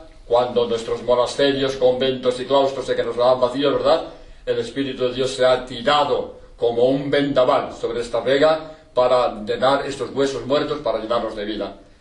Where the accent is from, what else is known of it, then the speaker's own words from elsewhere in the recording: Madrid, Community of Madrid, Spain; born there; yo nací aquí en Madrid en plena guerra, os podéis imaginar, ¿no?